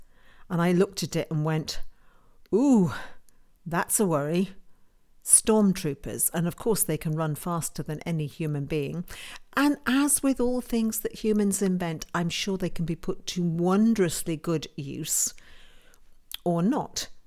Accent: United Kingdom; I have to say, as a Brit, I've just done the standard British thing when you get wound up.

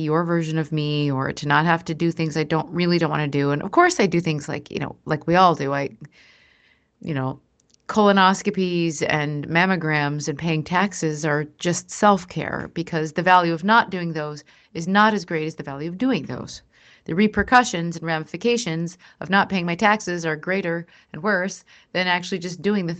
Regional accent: Minnesota, United States; I remember growing up in Minnesota in the winter

